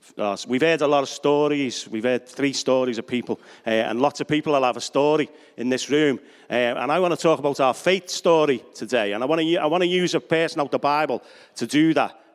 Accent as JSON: {"language": "English", "town": "Bootle", "region": "North West England", "country": "United Kingdom", "said": "Before anyone moans, I'm from Bootle, so I'm allowed to say it, okay?"}